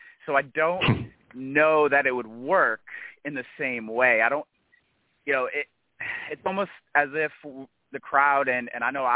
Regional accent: New York, United States; I'm from the area, probably 20 minutes outside of the city of Albany.

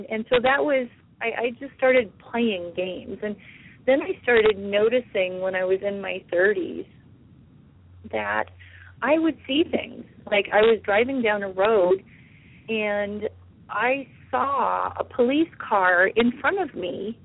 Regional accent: Midwest, United States; I grew up in the Midwest, and everything kind of trickled into the Midwest.

